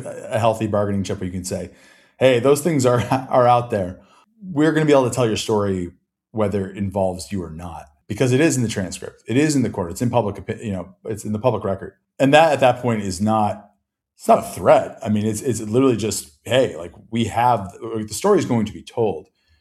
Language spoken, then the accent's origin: English; Austin, Texas, United States; I grew up in Austin, Texas. You know, I spent a year and a half on a Navajo reservation, New Mexico, when I was a small child